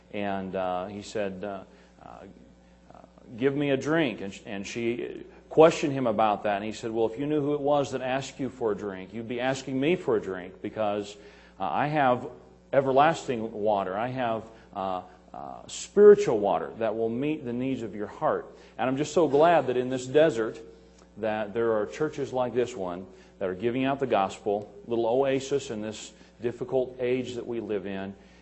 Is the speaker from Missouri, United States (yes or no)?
yes; Missouri, United States; I'm from Missouri, hillbilly country down in southwest Missouri.